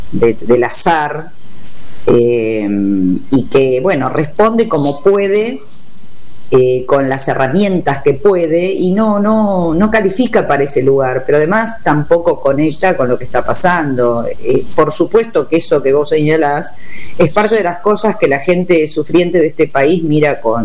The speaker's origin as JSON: {"language": "Spanish", "town": "Quilmes", "region": "Buenos Aires Province", "country": "Argentina", "said": "Exactamente, yo soy de Quilmes."}